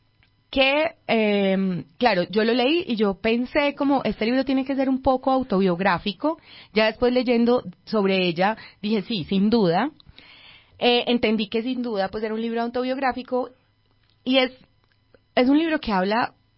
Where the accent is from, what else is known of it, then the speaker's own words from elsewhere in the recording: Medellín, Antioquia, Colombia; como en el corazón de los que somos de Medellín.